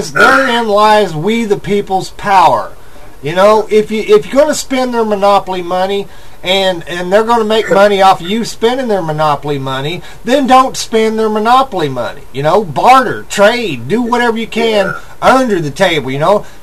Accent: United States; I'm American, and I love America, and I'm going to keep on loving America. I'm an American patriot.

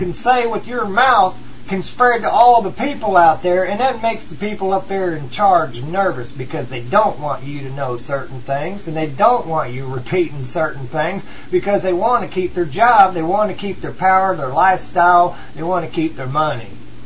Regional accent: United States; America needed a slap in the face. I'm American. We needed a slap in the face.

